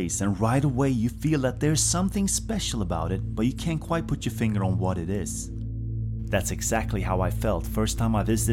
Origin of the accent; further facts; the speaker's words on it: Sweden; I'm from Sweden.